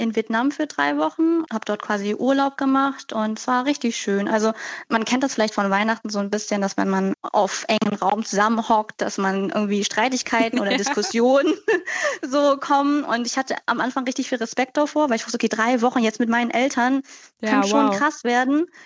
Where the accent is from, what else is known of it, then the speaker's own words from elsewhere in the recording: Lippstadt, North Rhine-Westphalia, Germany; now in Berlin, Germany; also ich wohne ja in Berlin und ich komme aus Lippstadt